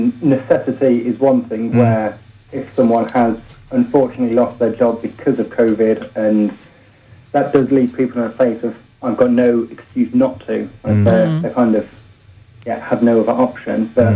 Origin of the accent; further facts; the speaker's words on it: England, United Kingdom; I'm originally from the Midlands.